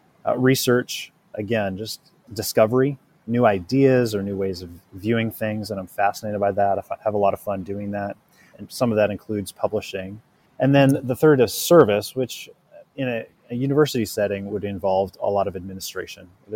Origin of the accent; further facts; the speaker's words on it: Indiana, United States; I'm a Hoosier. So I was born in the Midwest or the Heartland, if that suits you better, and spent my whole childhood there. So lived in the same town and surrounded by corn and bean fields in Indiana.